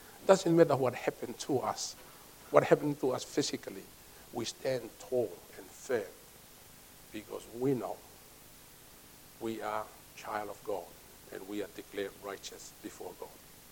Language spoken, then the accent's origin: English; Tonga; Now, I come from Tonga. We have a king.